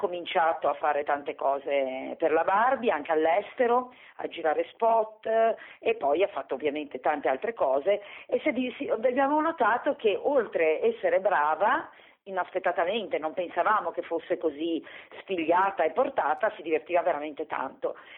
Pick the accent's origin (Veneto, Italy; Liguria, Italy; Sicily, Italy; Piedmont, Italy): Liguria, Italy; Genoa; noi siamo di Genova